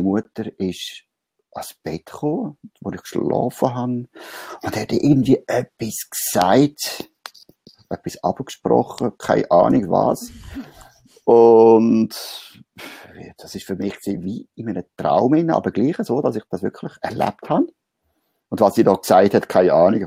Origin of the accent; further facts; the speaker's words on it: Hochdorf, Lucerne, Switzerland; born there; accent: Lucerne dialect; wie wir so sagen hier im Luzernischen. Ich bin hier in Hochdorf geboren, also Luzerner.